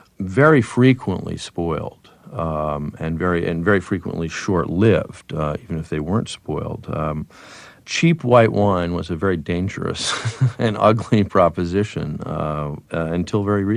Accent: East Coast, United States; also born or lived in Europe; I grew up on the East Coast and spent most of my life in the East Coast or in Europe.

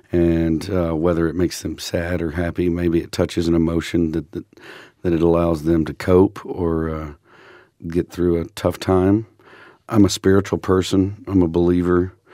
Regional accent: Texas, United States; I grew up in East Texas.

